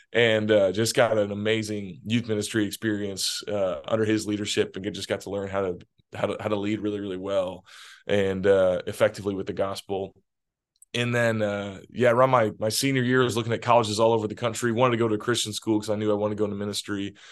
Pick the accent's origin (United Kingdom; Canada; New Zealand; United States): United States; Eden Prairie, Minnesota; Y'all are in Bloomington. I'm from Eden Prairie. So we're neighbors.